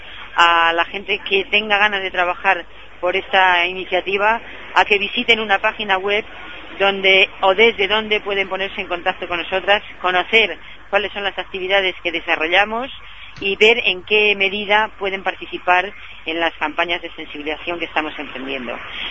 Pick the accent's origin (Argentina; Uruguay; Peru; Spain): Spain; como mujer española una a veces se siente un poco frustrada